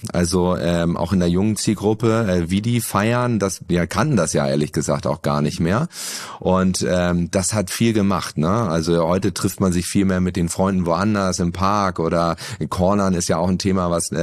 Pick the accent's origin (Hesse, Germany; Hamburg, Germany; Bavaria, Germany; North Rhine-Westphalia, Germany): Hamburg, Germany; Ich komme aus Hamburg und da ist Holsten, Astra natürlich omnipräsent.